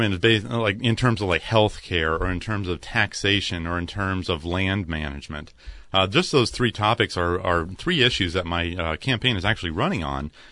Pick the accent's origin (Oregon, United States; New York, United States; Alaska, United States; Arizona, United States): Oregon, United States; Eugene; Well, I grew up in Eugene, and but I did go to Oregon State University.